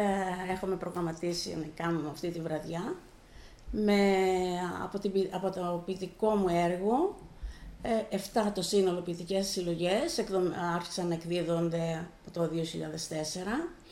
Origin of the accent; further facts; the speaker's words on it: Ziros, Crete, Greece; δεν το παρουσίασα εδώ μόνο στο χωριό μου στη Ζήρου